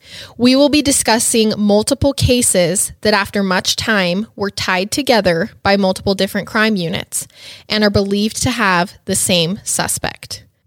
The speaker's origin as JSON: {"language": "English", "region": "Idaho", "country": "United States", "said": "I'm from Idaho, a smaller town, and the fair in my town is woo! It's the biggest event."}